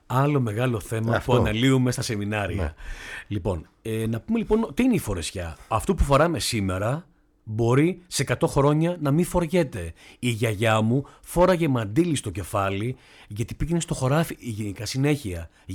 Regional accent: Crete, Greece; Ναι, μπορώ να φορέσω μια φορεσιά και να δείξω ότι είμαι από την Κρήτη

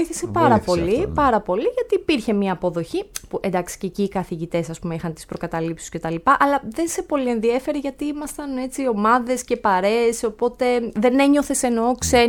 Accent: Agia Varvara, Attica, Greece; born there; εγώ γεννήθηκα στην Αγία Βαρβάρα, ναι, οι γονείς μου γεννήθηκαν στην Αγία Βαρβάρα, μεγάλωσαν εκεί και τα λοιπά. Ο πατέρας μου είχε πάντα μαγαζιά στην Αγία Βαρβάρα, αλλά εγώ στο δημοτικό και μέχρι το λύκειο ήμουν στο Γάλλιο, ήμουν δίπλα.

